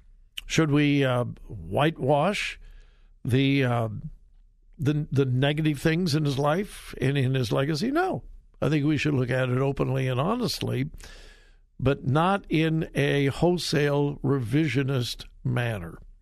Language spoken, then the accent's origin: English; Westerville, Ohio, United States; The Democratic debate, the primary debate, is in my hometown of Westerville tomorrow night.